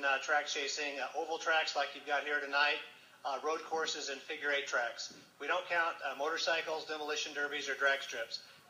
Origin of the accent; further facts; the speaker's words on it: Peoria, Illinois, United States; I grew up in Peoria, Illinois, and Peoria has a quarter-mile high-banked dirt oval